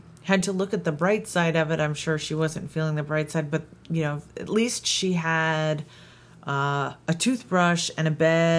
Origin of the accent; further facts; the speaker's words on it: New York, United States; I mean, I grew up in New York, and I remember Gloria, but this is like nothing like that.